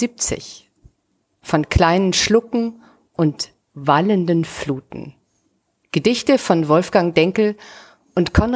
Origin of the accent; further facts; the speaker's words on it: Rhineland, Germany; Ein Rheinländer wie ich, sozusagen ein Landsmann von mir.